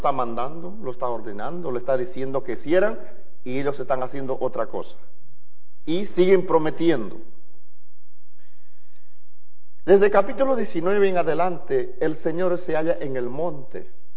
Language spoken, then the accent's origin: Spanish; Peru; Nosotros somos de Perú, somos los más mejores, ¿verdad?